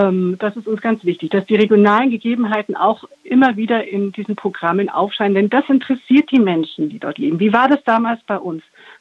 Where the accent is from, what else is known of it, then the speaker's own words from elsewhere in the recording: Augsburg, Bavaria, Germany; born there; meine Geburtsstadt Augsburg, die ja so komplett zerstört war